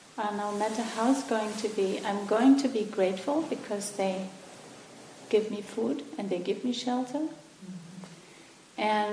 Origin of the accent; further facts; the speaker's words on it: Berlin, Germany; It's actually where I come from Germany.